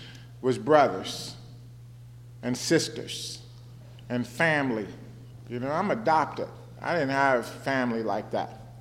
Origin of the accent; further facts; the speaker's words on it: Chicago, Illinois, United States; now in San Francisco, United States; You know, I came from Chicago to San Francisco.